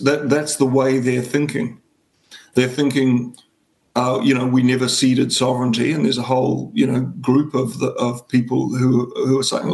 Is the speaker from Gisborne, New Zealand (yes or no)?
yes; Gisborne, New Zealand; growing up in Gisborne, you know, and going to schools that were 50% Māori